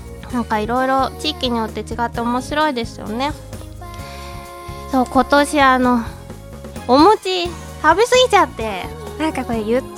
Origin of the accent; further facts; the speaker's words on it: Tokyo, Japan; 帰るふるさともない、生まれも育ちも東京の至ってつまらん男の代表格である僕は